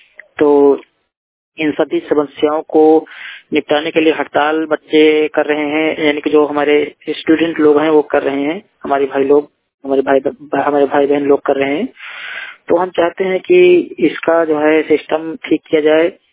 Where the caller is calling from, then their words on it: Barabanki, Uttar Pradesh, India; दृष्टिहीन बाराबंकी से बात कर रहा हूँ, यूपी से।